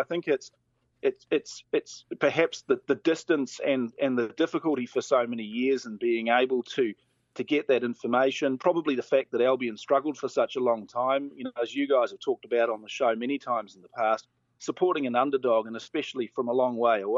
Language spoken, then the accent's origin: English; New Zealand; Look, I'm a New Zealander born and bred, but my father, Vern, grew up in Hove and immigrated to New Zealand in the 1970s.